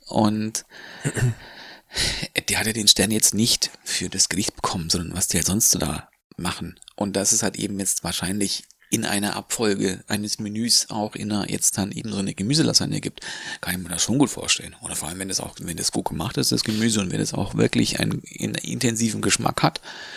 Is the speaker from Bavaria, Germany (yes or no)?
yes; Bavaria, Germany